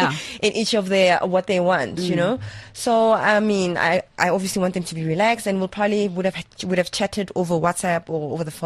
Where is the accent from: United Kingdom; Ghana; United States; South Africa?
South Africa; Mamelodi, Gauteng; I'm originally from Mamelodi